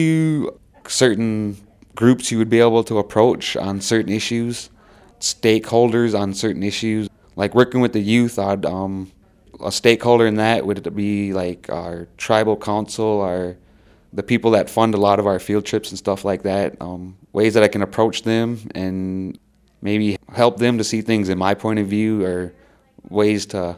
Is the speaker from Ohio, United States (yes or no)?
no; Minnesota, United States; I come from the Lower Sioux Indian community in southwestern Minnesota. Lower Sioux, it's a really small community of 800 to 900